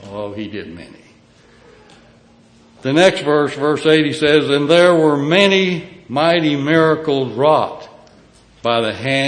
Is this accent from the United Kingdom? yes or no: no; the Ozarks, United States; Jeff, forgive me, I'm from the Ozarks. Not really that. I got my little bit of education in central Missouri, but I still sound like a hillbilly.